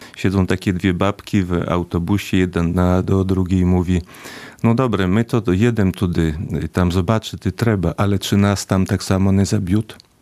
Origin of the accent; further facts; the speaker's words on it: Koszele, Podlaskie Voivodeship, Poland; Ja pochodzę ze wsi Koszele, mama pochodziła ze wsi Paszkowszczyzna.